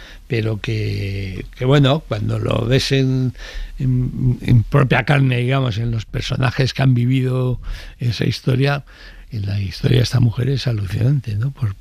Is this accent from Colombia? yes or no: no; El Salvador; Además, me conectaba con mi época de niño en El Salvador